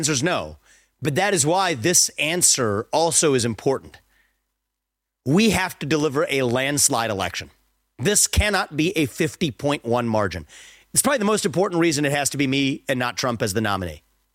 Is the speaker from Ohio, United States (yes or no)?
yes; Ohio, United States; I voted in my home state in Ohio yesterday.